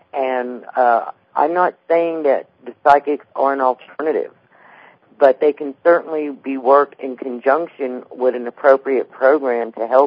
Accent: New York City, New York, United States; growing up in New York City, we, you know, were made very aware of the dangers that could befall a child.

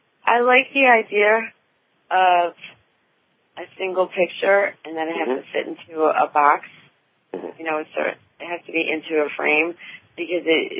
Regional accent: Long Island, New York, United States; they had no idea what it was like growing up in Long Island in New York.

